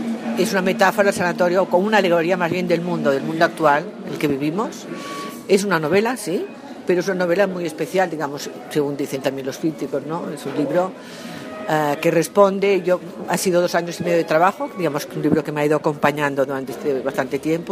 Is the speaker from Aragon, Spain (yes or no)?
no; Catalonia, Spain; also born or lived in Colombia / Mexico; Yo soy catalana, española, europea y también colombiana y bastante mexicana por razones de biografía